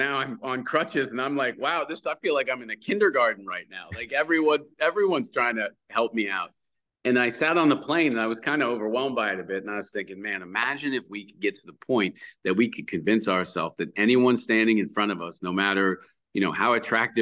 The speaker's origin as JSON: {"language": "English", "country": "Canada", "tie": "born or raised there", "said": "We learn more about U.S. history than we do about Canadian history growing up in Canada"}